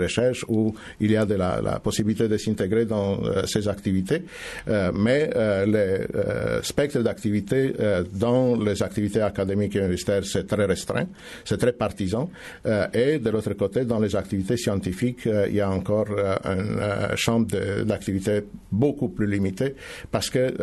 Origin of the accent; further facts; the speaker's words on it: Romania; now in Canada; Oui, je suis roumain d'origine.